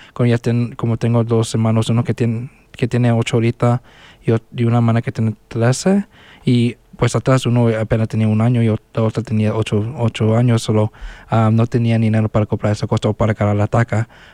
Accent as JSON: {"language": "Spanish", "region": "Utah", "country": "United States", "tie": "born or raised there", "said": "como aquí crecí en Utah, todo el tiempo... Que yo estaba viviendo aquí en Estados Unidos, era en Utah"}